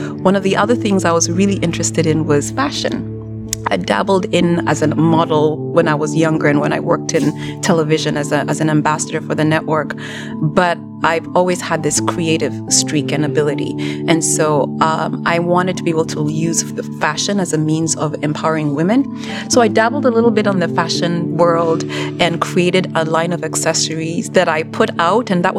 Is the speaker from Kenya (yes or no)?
yes; Kenya; moved away as an adult; now in United States; ultimately as a news anchor for several years in my home country, Kenya, and then ultimately immigrated to the United States